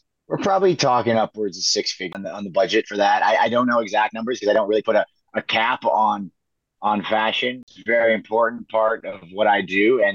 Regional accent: Buffalo, Iowa, United States; I grew up in Buffalo, Iowa, in a small town of less than 1,000 people.

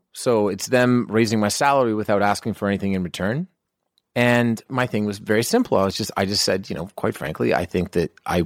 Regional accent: Canada; I mean, the first thing they did was try to hire me as a Canadian.

